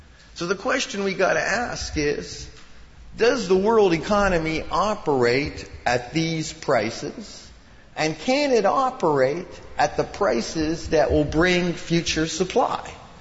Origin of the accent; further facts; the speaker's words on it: Canada; because I'm Canadian and I know about the Canadian tar sands.